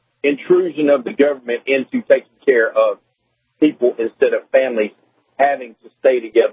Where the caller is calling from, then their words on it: Statesboro, Georgia, United States; I'm outside of Statesboro, Georgia.